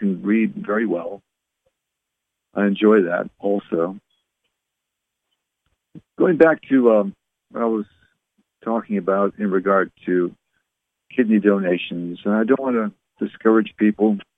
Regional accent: Canada; I'm from Canada, so I used to play hockey when I was growing up.

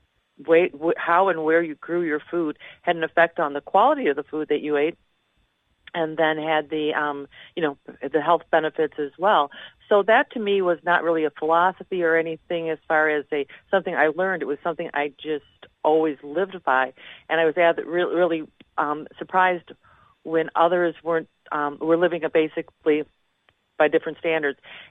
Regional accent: Naperville, Illinois, United States; I was born and raised in Naperville when it was a small farm town

